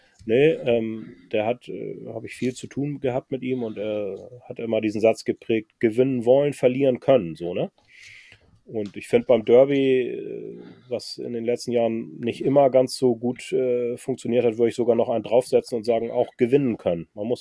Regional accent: Hamburg, Germany; dann bin ich auch Hamburger, ne?

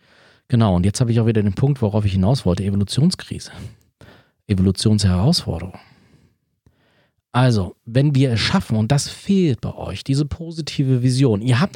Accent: East Germany, Germany; born there; Ja, ich bin im Osten geboren, in einem Land, was ich mal Deutsche Demokratische Republik nannte.

